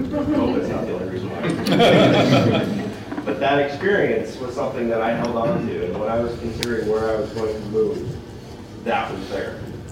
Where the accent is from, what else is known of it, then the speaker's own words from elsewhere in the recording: Canada; I'm Canadian.